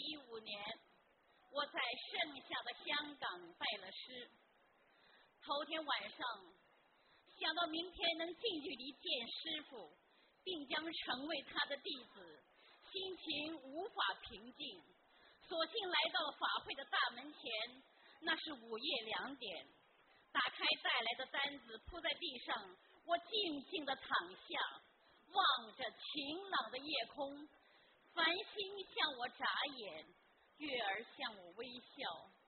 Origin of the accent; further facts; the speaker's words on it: Germany; 我是来自德国的